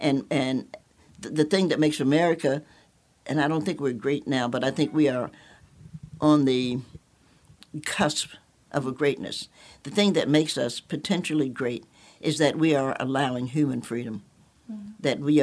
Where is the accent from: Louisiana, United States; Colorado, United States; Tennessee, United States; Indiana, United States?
Tennessee, United States; Knoxville; born there; Well, I'm a Knoxvillian by birth, so yes, I am.